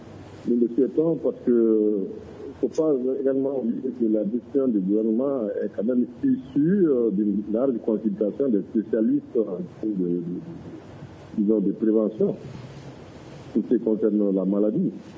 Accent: Mali; Ça me préoccupe en tant que Malien, en tant que parent d'élève

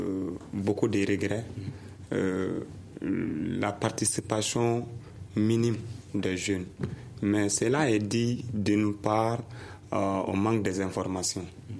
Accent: Kati, Koulikoro, Mali; Parce que même à Kati, moi je suis de Kati

